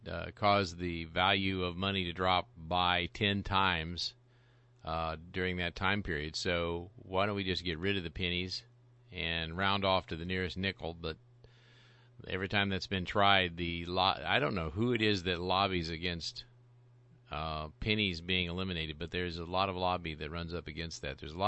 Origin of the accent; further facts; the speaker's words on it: Texas, United States; And I love Texas, and I'm from Texas, and I root for Texas, and I'm truly a Texan.